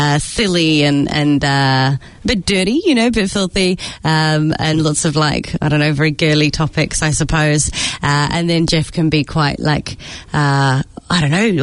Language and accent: English; Launceston, Tasmania, Australia; I'm from Launceston.